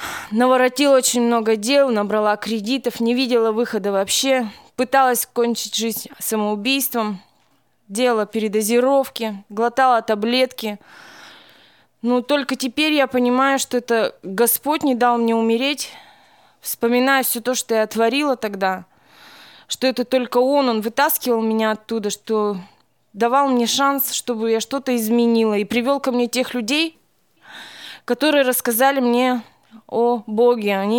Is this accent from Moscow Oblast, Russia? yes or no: no; Chaykovsky, Perm Krai, Russia; Я родом с Пермского края, города Чайковского. Мне 36 лет. Росла в неполной семье.